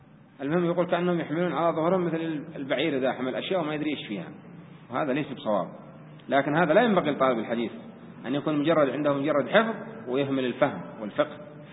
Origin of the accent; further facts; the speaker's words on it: Yemen; إذا عمل فتنة كما هو حاصل عندنا في اليمن